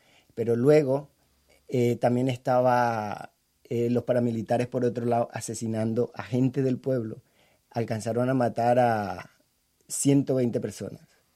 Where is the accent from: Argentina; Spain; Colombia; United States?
Colombia; Aguas Blancas, Cesar; Sí, es mi tierra. Nací en ese pueblo de 7.000 habitantes, un pueblo muy humilde al norte de Colombia. Es de la capital del Cesar, ¿no? Cerca de la ciudad de Valledupar. Y bueno, es un pueblo muy humilde, de gente, digamos, sin posibilidades, sin oportunidades